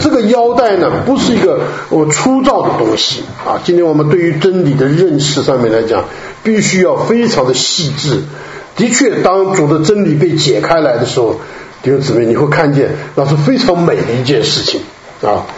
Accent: China; 我们中国人呢，现在还有这个保留这个绣花的这个 艺术在里面

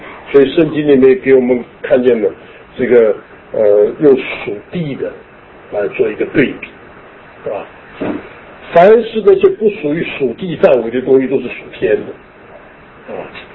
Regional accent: China; 我们中国人，尤其我们中国人，我们对这个天呢，我们有一种很特别的一种思想在里面

